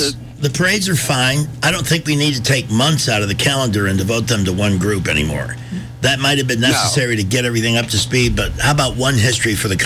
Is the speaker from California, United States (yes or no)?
no; Chicago, Illinois, United States; I grew up in Chicago and there were big Irish and Polish neighborhoods.